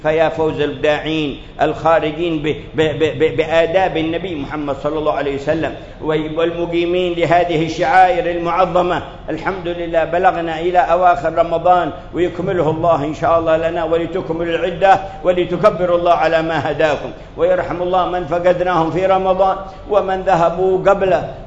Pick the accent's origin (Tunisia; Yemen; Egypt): Yemen